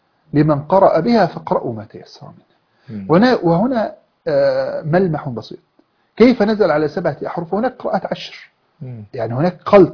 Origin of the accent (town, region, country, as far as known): Egypt